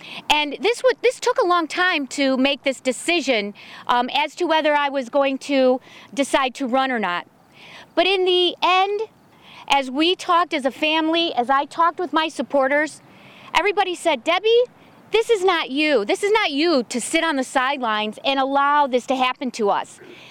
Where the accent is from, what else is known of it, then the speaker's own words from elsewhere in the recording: Steger, Illinois, United States; now in Crete, United States; I grew up in Stager. We raised our family in this district. I grew up in this district.